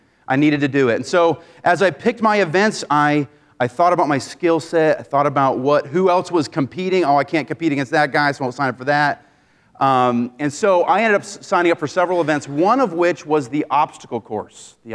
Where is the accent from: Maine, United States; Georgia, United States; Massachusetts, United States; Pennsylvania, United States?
Maine, United States; I grew up in Maine. Many of you may know that.